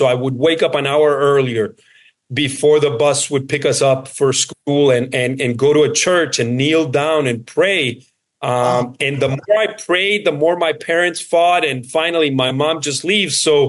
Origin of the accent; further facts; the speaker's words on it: Colombia; now in United States; I'm originally from Colombia, and my mom moved to the U.S.